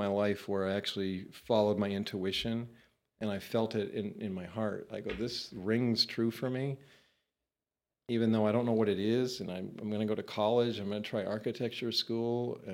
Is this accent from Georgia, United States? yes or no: no; Maine, United States; And I grew up in Maine, very rural, very modest, suburban community.